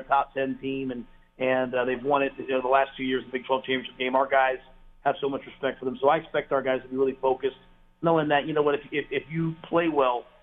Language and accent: English; New York City, New York, United States; also born or lived in Pennsylvania; I grew up in New York City and I lived in Pennsylvania. I'm maybe not from Texas